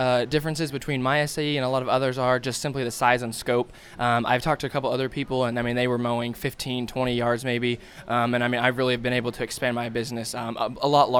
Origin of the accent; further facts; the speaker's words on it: Hugoton, Kansas, United States; Yes, so I am from the Hugoton FFA chapter in Hugoton, Kansas.